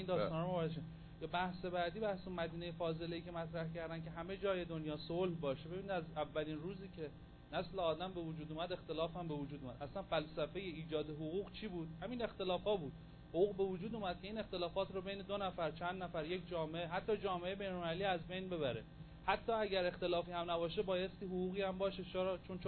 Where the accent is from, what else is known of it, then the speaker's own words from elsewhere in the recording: Iran; اگر من هویت ایرانیم رو داشته باشم